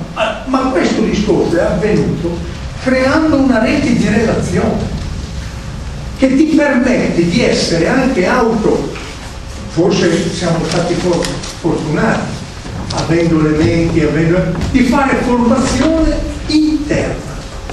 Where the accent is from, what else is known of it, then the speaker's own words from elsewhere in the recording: Lombardy, Italy; È vero, io vengo dalla Brianza.